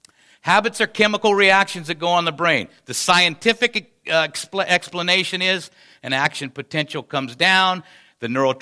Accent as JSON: {"language": "English", "town": "Lincoln", "country": "United States", "tie": "born or raised there", "said": "I grew up in Lincoln, and I cut across the lawn to go to school every day."}